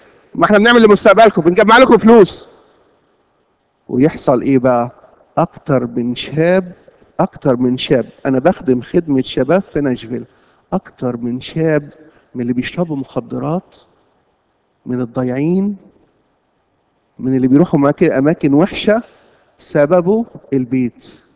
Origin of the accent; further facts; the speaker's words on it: Egypt; الظاهره دي كانت عندنا في مصر اسمها ظاهرة الأب الشيك.